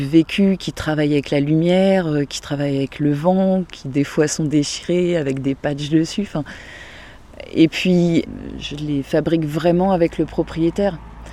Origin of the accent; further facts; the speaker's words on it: Orléans, Centre-Val de Loire, France; moi j'ai toujours grandi en bord de Loire. À la base, je suis d'Orléans, de la campagne.